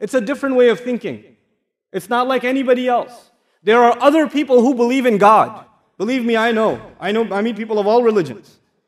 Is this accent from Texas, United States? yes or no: yes; Texas, United States; I come from Texas. We are in the southern part of the United States, there are a lot of churches. It's called the Bible Belt.